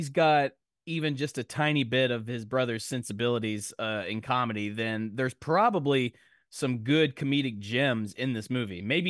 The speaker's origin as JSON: {"language": "English", "town": "Nashville", "region": "Tennessee", "country": "United States", "said": "Because I'm from Nashville. I am not a tourist."}